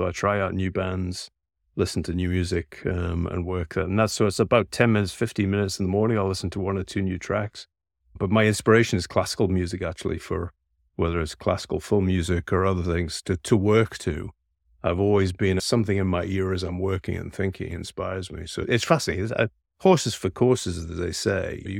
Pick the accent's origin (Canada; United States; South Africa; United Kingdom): United Kingdom; Scotland; born there; I live in the countryside, so I get out into the forests, onto the mountains, the hills. I'm a Scotsman by birth